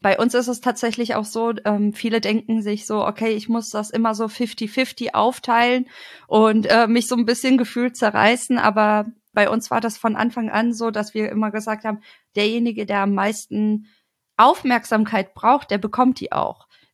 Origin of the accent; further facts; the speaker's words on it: Cologne, North Rhine-Westphalia, Germany; ich komme aus Köln